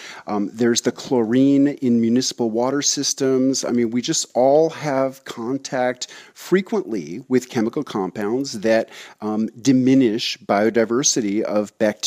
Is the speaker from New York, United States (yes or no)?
yes; New York City, New York, United States; my initial interest in fermentation actually stems from, you know, a childhood growing up in New York City loving sour pickles.